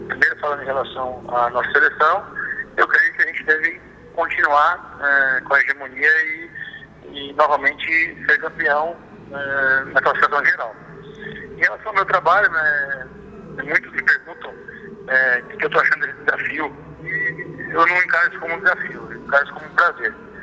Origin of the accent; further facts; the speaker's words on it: Presidente Venceslau, São Paulo, Brazil; born there; levando o nome da minha cidade, onde eu nasci, Presidente Venceslau